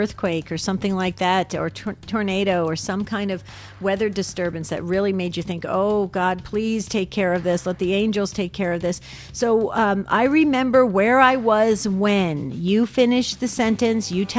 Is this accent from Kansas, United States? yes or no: no; New Jersey, United States; because I was in Arizona, but I'm from Jersey. So my part of my family, friends, everybody is still in Jersey.